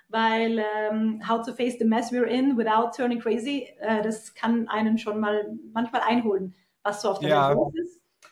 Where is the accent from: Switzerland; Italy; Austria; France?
Italy; Trentino-Alto Adige; Also ich bin eine Südtirolerin, ich komme von den Südtiroler Bergen und bin in den Bergen aufgewachsen